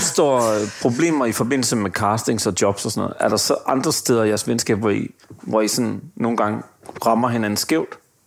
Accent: Aarhus, Central Denmark Region, Denmark; Altså jeg kommer fra Aarhus, jeg har en lang række aarhusianske venner

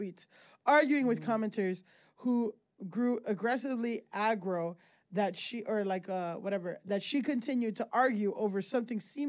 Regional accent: Florida, United States; Fun fact, I went to high school in South Florida. I grew up in South Florida.

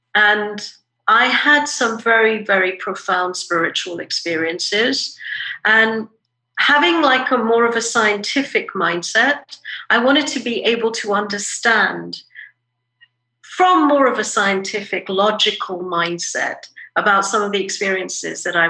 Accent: London, United Kingdom; now in United States; I grew up in London in the UK, and I came to America

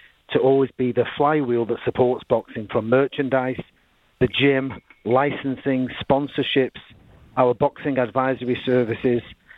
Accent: Manchester, North West England, United Kingdom; moved away as an adult; now in United States; So as you can tell with my accent, I'm certainly not from Southwest Detroit, where John's from. I'm a native of Manchester, England. I came over here 2007.

